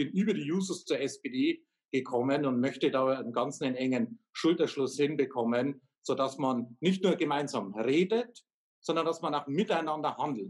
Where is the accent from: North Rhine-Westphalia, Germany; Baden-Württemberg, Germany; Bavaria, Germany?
Bavaria, Germany; Weidhaus; also born or lived in Weiden; ich bin geboren in Weiden in der Oberpfalz, komme aus Weidhaus, direkt an der tschechischen Grenze.